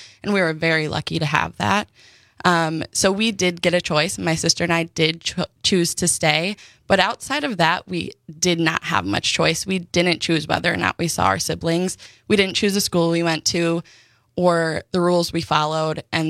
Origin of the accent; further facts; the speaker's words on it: Milwaukee, Wisconsin, United States; born there; also born or lived in Hurley, United States; I was born in Milwaukee. I lived a few years up in Hurley, Wisconsin.